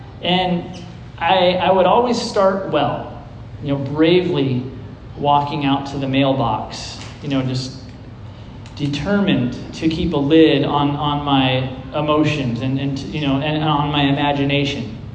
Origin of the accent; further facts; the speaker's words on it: United States; Well, probably because I'm an American and I'm busy and I got things going on.